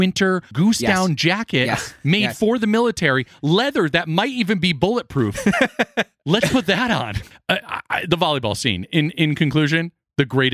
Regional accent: Florida, United States; I grew up in Florida.

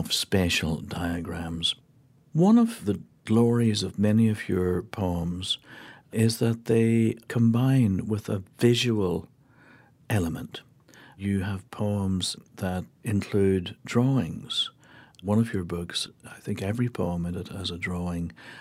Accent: Ireland; accent: Irish; Maybe it's my Irish accent, but do we deify or deify?

